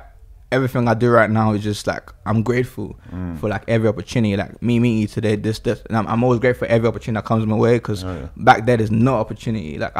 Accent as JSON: {"language": "English", "country": "Nigeria", "said": "mine is even, it'd be a fresh because I'm from Nigeria. So like, it's a mixed culture. So like, when I speak sometimes, you might hear some African stuff."}